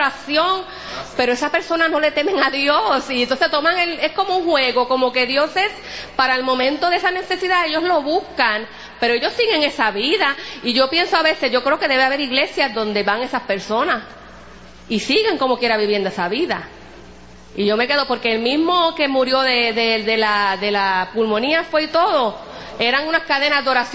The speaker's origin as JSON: {"language": "Spanish", "country": "Puerto Rico", "said": "hablando de nosotros como puertorriqueños, que utilizamos mucho el ay bendito. El ay bendito puertorriqueño"}